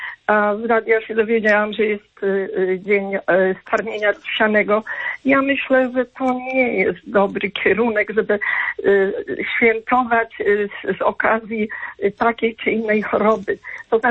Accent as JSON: {"language": "Polish", "region": "northern Poland", "country": "Poland", "said": "Ja jestem lekarzem z Polski Północnej z 50-letnią praktyką"}